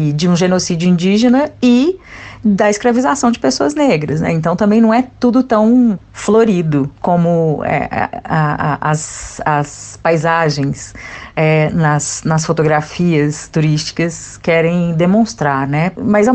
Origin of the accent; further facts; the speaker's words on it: Belo Horizonte, Minas Gerais, Brazil; also born or lived in Ituiutaba; A gente veio para cá, eu tinha menos de 3 anos de idade. Então, sou praticamente criada em Belo Horizonte e muito com conexões com essas famílias do interior, né? Minha mãe é nascida lá no Triângulo